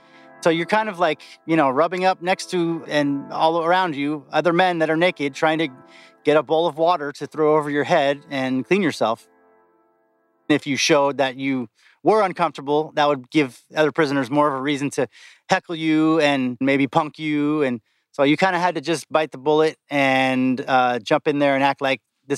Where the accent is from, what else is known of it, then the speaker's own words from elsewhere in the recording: Los Angeles, California, United States; I'm like, "Yeah, I'm an American." He goes, "I grew up in LA." And I'm like, "Whoa, that's crazy, man. I'm from LA too."